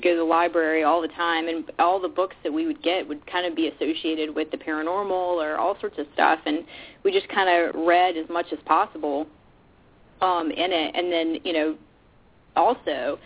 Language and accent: English; Blackstone, Virginia, United States; I grew up in Blackstone, Virginia. Ended up moving to Richmond.